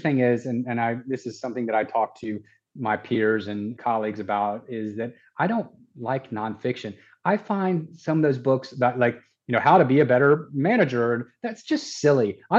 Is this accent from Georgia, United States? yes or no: yes; Atlanta, Georgia, United States; I love Atlanta, it's my hometown